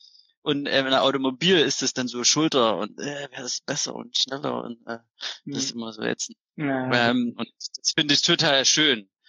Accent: Zwickau, Saxony, Germany; now in Freiburg, Germany

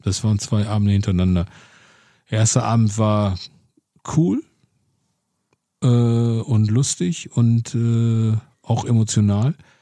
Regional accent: Herne, North Rhine-Westphalia, Germany; Ja, ich bin aber in Herne groß und Bochum dick geworden

